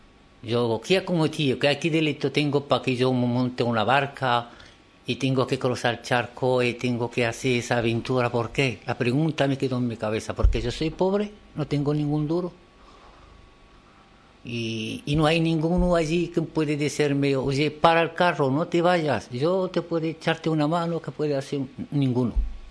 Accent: Morocco; born there; Spanish is a second language; En esa época que yo nací en Marruecos, había Marruecos en esta época, no había futuro, no había.

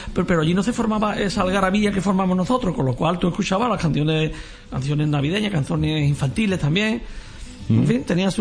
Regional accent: Lebrija, Andalusia, Spain; lo ideal es coger la cabalgata de mi pueblo, de Lebrija

